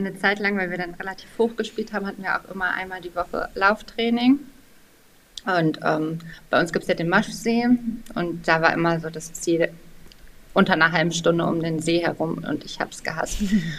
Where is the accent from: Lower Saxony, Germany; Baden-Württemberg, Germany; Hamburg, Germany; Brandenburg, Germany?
Lower Saxony, Germany; Hanover; Ich bin 34 Jahre alt, ich komme aus Hannover, ich bin verheiratet und habe eine 2-jährige Tochter.